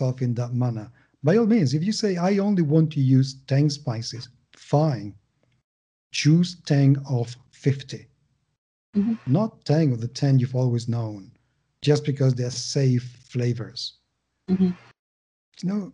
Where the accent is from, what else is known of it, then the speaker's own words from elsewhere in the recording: Spain; English is a second language; because I am not American. I am European Spanish.